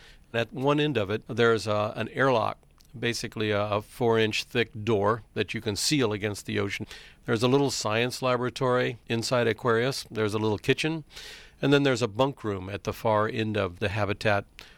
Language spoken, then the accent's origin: English; Florida, United States; I grew up in the Florida Keys.